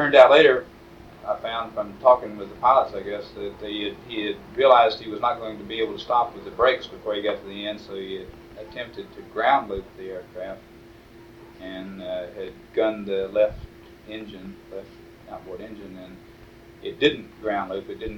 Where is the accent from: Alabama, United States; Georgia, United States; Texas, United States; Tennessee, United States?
Georgia, United States; He was from New York, and I was from Georgia.